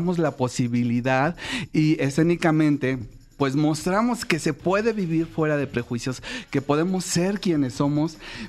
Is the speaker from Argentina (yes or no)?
no; France; Spanish is a second language; Sí, es que soy francesa.